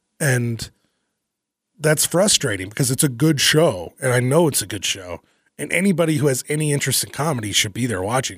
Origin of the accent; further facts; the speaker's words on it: Kentucky, United States; My best friend growing up in Kentucky is a hardcore conservative.